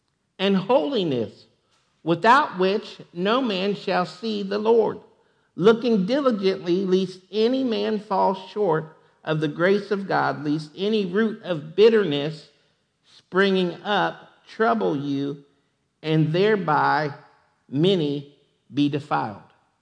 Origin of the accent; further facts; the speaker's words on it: United States; As much as I love our country and as much as I believe in our country, before I'm an American, I'm a Christian.